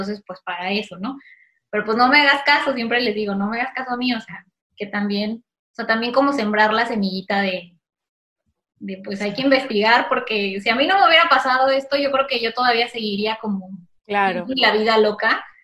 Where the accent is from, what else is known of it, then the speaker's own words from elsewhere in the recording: Mexico; Me pueden buscar como mexicana con esclerosis